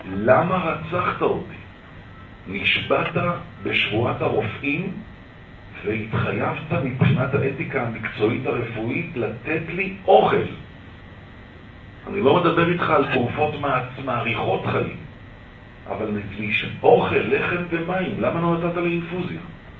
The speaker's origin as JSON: {"language": "Hebrew", "town": "Tel Aviv", "region": "Tel Aviv District", "country": "Israel", "tie": "born or raised there", "said": "חונכתי בחינוך כפרני ישראלי בן גוריוני של מדינת הישראלים, וגדלתי בנווה אביבים בתל אביב."}